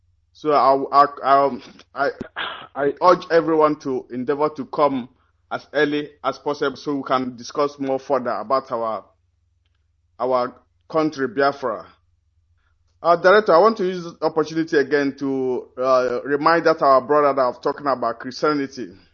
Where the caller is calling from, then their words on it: Oslo, Norway; I'm calling from Oslo in Norway.